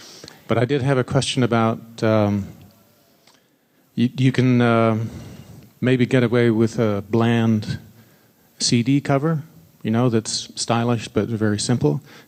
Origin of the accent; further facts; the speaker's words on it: California, United States; from California.